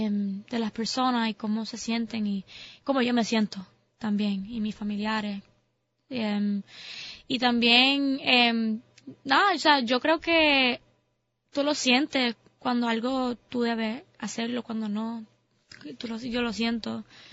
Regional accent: Bayamón, Puerto Rico; also born or lived in New York; Y sí, yo nací en Puerto Rico, en Bayamón. Mucha gente no sabe eso porque yo hablo mucho inglés, estoy allá en la universidad, pero yo me crié aquí me crié en Puerto Rico.

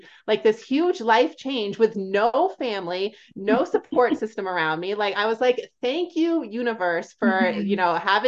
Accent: New Jersey, United States; But I grew up in New Jersey in like the Northeast.

